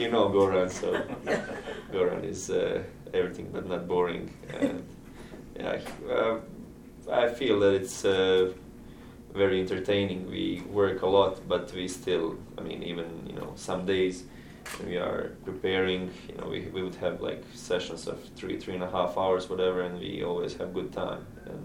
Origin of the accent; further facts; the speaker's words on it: Croatia; coming from a small country, it's also another positive thing. We are very emotional from Croatia, and maybe from all this part of Europe, where we love to compete.